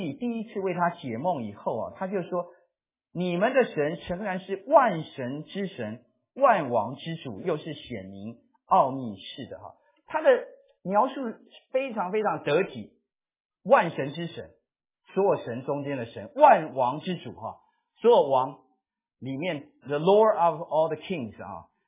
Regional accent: China; 我们中国人喜欢称为这个投奔敌人叫汉奸哈。

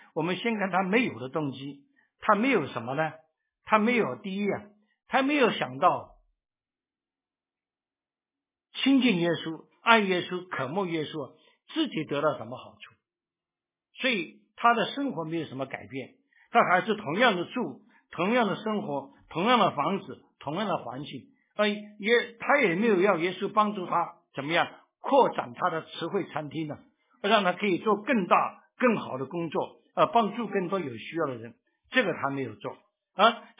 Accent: China; 就是啊，跟我们中国人送东西一样啊

